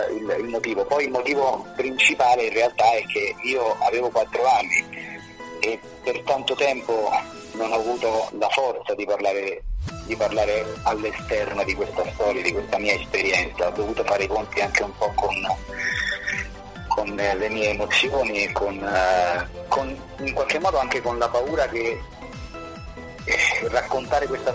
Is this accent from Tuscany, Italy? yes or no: no; Rome, Lazio, Italy; ma noi eravamo italiani, eravamo, siamo e saremo sempre cittadini italiani, nati e cresciuti in Italia, nati e cresciuti a Roma.